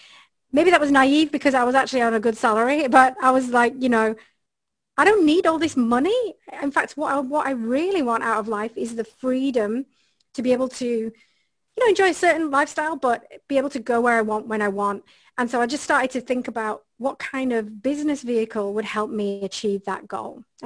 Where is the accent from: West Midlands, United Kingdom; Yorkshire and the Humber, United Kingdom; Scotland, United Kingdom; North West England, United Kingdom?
Yorkshire and the Humber, United Kingdom; Bradford; So as you can probably detect in my voice, I'm originally from England, a little town called Bradford, which is in the north of England. So the north of England is pretty much known for just kind of what we call grafting, right? So like working class